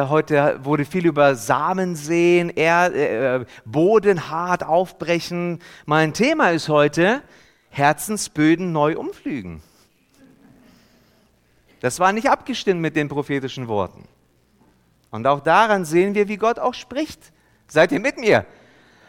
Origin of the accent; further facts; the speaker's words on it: Hannover, Lower Saxony, Germany; ich komme ja aus Hannover und lebe jetzt im Schwabenländle.